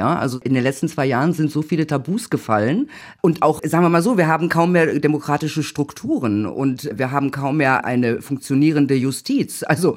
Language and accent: German; Gelsenkirchen, North Rhine-Westphalia, Germany; Ich komme ja eigentlich aus Nordrhein-Westfalen, aus dem Ruhrgebiet, aus dem schönen Gelsenkirchen.